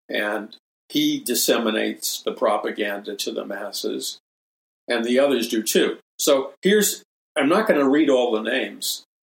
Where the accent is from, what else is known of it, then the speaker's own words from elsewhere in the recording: New York City, New York, United States; when I was a young boy growing up in New York City.